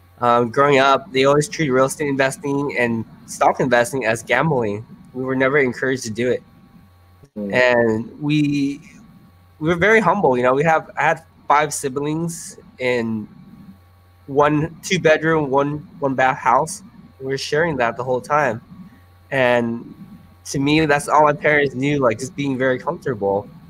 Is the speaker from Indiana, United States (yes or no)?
no; California, United States; So I grew up in San Gabriel Valley. It's in a suburb of LA.